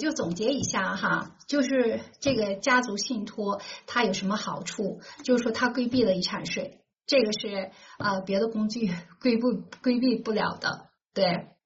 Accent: China; 我们中国人呢，就是真是勤勤恳恳，很勤劳啊

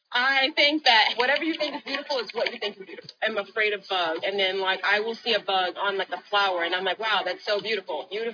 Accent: Chicago, Illinois, United States; I'm from Chicago. I am a model.

